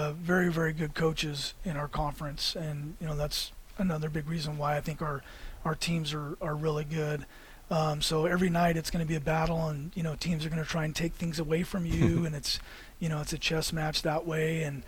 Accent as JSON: {"language": "English", "region": "California", "country": "United States", "tie": "born or raised there", "said": "growing up in the Bay Area and, you know, playing in different open gyms"}